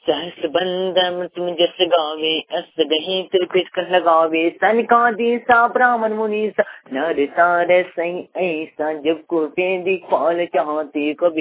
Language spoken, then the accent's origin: Hindi; Jharkhand, India; जो कि मैं प्रेरी पोखरी थाना बरवाड़ी जिले लातेहार के रहने वाला हूँ